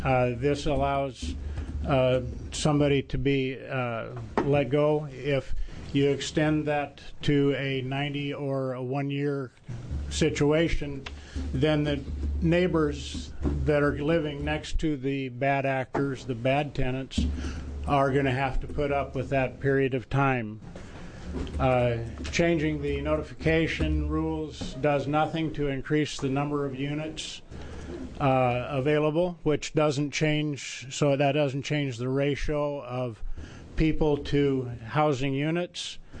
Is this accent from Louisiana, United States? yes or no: no; Portland, Oregon, United States; I'm a landlord from Portland.